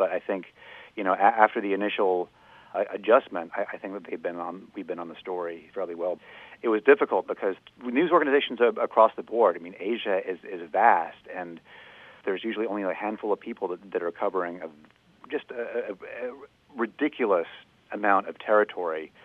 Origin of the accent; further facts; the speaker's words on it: United States; I'm Indian English, born and raised in America, so I've got a lot of influences